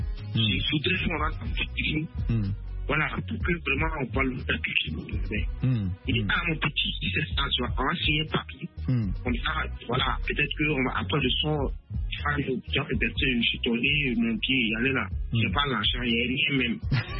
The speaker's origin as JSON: {"language": "French", "country": "Côte d’Ivoire", "tie": "born there", "said": "je suis originaire de Koudoukou, né en Côte d'Ivoire."}